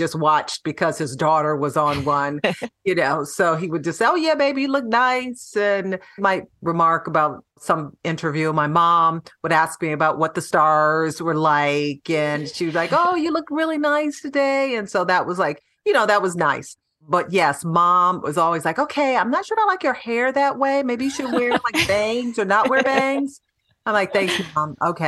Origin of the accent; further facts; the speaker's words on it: Detroit, Michigan, United States; now in Los Angeles, United States; But yeah, growing up in Detroit, Michigan, the Motor City capital of the world, Motown, a city rich in history. It really impacted the person I am today. And I just always love going back home.